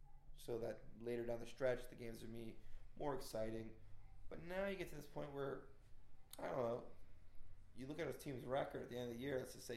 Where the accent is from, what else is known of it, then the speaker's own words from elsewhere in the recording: Montreal, Quebec, Canada; I am from Canada, Montreal.